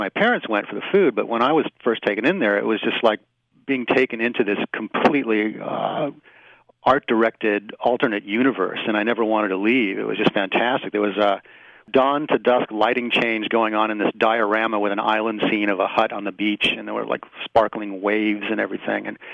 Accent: San Fernando Valley, California, United States; And where I grew up in the San Fernando Valley, there were a ton of those places.

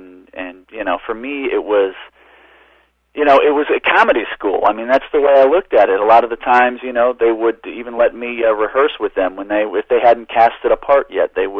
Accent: Chicago Heights, Illinois, United States; Well, growing up in Chicago Heights, that's White Sox country.

